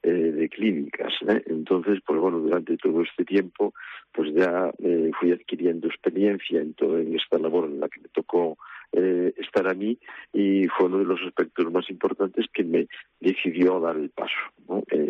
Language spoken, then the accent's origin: Spanish; Santiago de Compostela, Galicia, Spain; Sí, la estudié aquí en Santiago, sí, yo soy natural de Santiago.